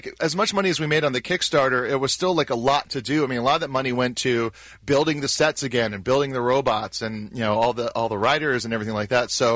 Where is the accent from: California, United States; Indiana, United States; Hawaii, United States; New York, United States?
Hawaii, United States; when I was a kid growing up in Hawaii, I would have, like, there was no time to do that.